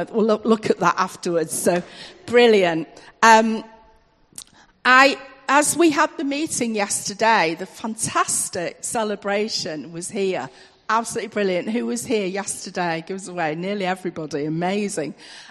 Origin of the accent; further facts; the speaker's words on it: Manchester, North West England, United Kingdom; born there; Because I was born in Manchester. It's a big sort of industrial city. I don't really do farming.